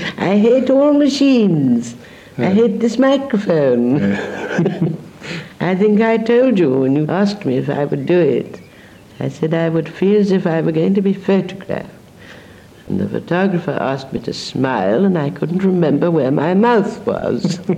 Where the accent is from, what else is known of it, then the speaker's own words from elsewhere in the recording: United Kingdom; I said, well, being British, I can only talk from a personal point of view.